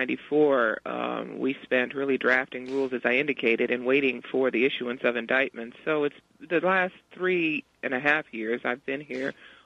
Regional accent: United States; that is that I'm American, but if I was a prosecutor, I wouldn't feel any differently.

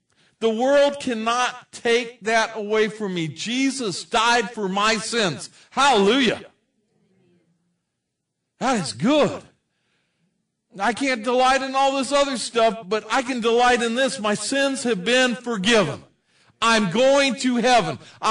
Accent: California, United States; I've always been a Southerner. I'm from Southern California.

